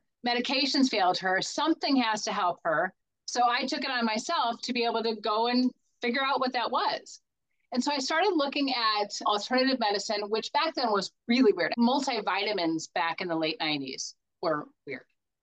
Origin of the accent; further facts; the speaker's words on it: Midwest, United States; the owner and founder of Complete Health Revolution. And I grew up in the Midwest. I live in Cincinnati, Ohio now.